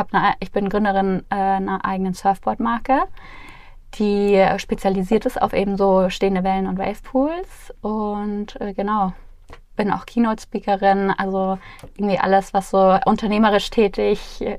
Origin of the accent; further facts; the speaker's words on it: Starnberg, Bavaria, Germany; Ja, also ich bin 33, ich komme aus der Nähe von München, aus Starnberg, da bin ich geboren und aufgewachsen, auch zur Schule gegangen